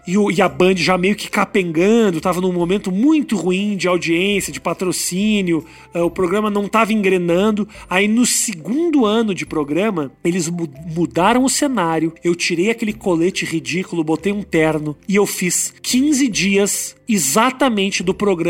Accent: Rio Grande do Sul, Brazil; now in São Paulo, Brazil; tenho muito orgulho de ser gaúcho, a terra onde eu nasci, uhum, me ensinou muita coisa.

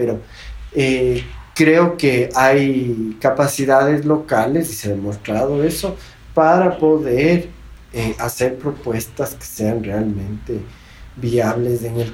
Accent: Quito, Pichincha, Ecuador; una visión de ciudad que tenemos que construirla como quiteños.

